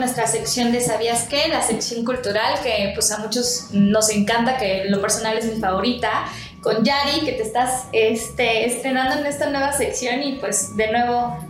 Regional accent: Guerrero, Mexico; yo soy de Guerrero y ahí pues la tierra es un poco complicada

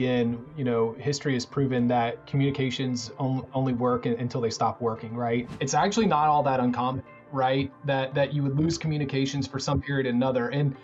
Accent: Kentucky, United States; So I'm from Kentucky, born and raised. I was doing some research not too long ago. My family's been here since at least 1707.

